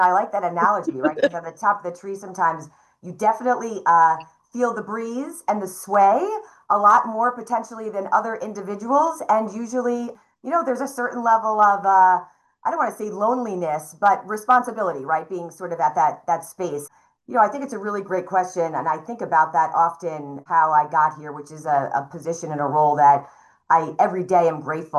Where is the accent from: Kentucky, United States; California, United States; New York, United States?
New York, United States; I was raised in a very working class family here on Long Island.